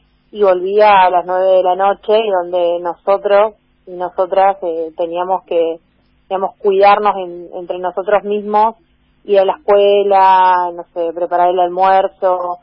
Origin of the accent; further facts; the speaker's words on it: Presidente Derqui, Buenos Aires Province, Argentina; also born or lived in Morón; Yo nací en provincia de Buenos Aires, en el municipio de Morón.